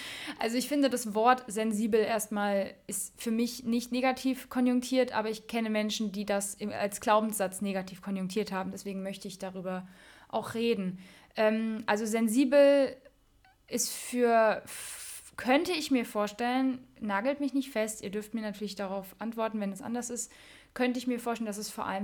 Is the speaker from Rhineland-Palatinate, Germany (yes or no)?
yes; Mainz, Rhineland-Palatinate, Germany; ich bin eine Mensa-Mädche und groß geworden in der Mensa-Fasnacht